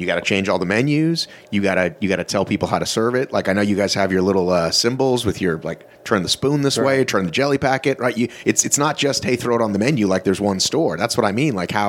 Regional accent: Atlanta, Georgia, United States; I grew up in Atlanta, eat there all the time.

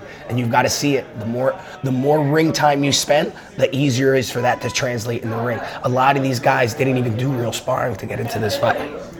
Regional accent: Elizabeth, New Jersey, United States; I grew up in Elizabeth, New Jersey.

